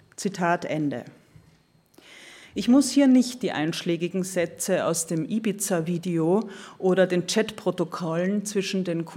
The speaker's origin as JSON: {"language": "German", "country": "Austria", "lives_now": "Berlin, Germany", "said": "Alle Österreicher in Berlin, die ich kenne, mich selbst eingeschlossen"}